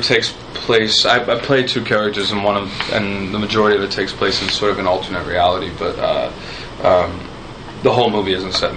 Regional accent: Northeast, United States; I had further to go because I'm East Coast, Northeast Coast

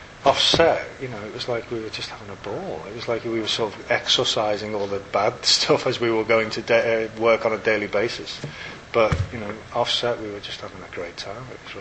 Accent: England, United Kingdom; being English and coming from that Shakespearean thing

